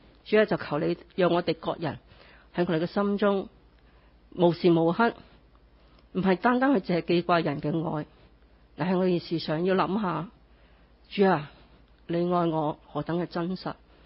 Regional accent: China; 即系话我系中国人讲中文啊，我讲广东话嘅

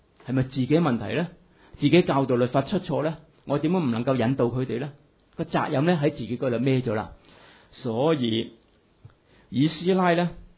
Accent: Hong Kong; 这个我们香港人就很好识的了，因为我们通常都是有些亲戚去了加拿大，去了美国，去了英国，去了澳洲纽西兰

